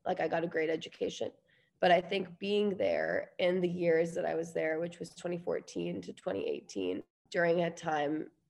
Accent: Eagan, Minnesota, United States; So I am 24. We grew up in Eagan, Minnesota, and my childhood was it was a beautiful childhood.

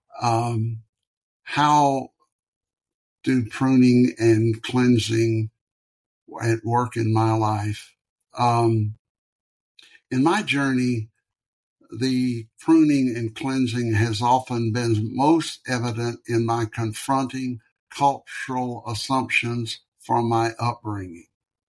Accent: Florida, United States; Growing up in Central Florida, the church had no air conditioning

